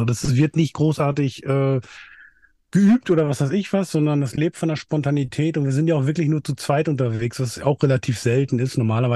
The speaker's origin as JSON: {"language": "German", "region": "Hesse", "country": "Germany", "said": "ich komme aus der Nähe von Frankfurt, in so einem kleinen Ort"}